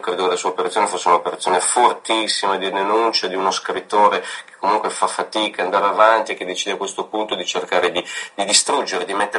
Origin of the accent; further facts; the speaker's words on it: Basque Country, Spain; Italian is a second language; se volevo parlare delle mie radici eccetera, dei temi legati alla mia terra, ai paesi baschi